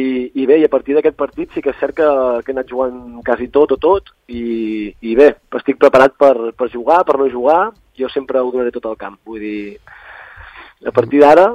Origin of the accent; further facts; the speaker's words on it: Maó, Balearic Islands, Spain; now in Ibiza, Spain; vaig néixer a Maó, soc també de les Balears